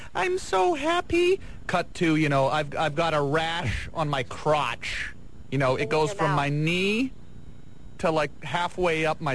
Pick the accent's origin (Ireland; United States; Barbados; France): Ireland; I'm Irish myself.